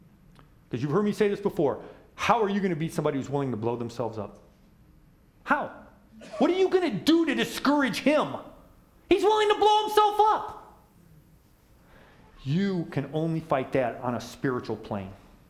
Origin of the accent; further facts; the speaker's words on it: United States; I'm American. You know, I'm American.